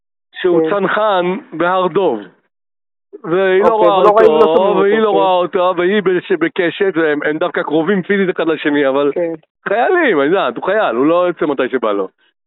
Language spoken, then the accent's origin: Hebrew; Morocco; אני אבא מרוקאי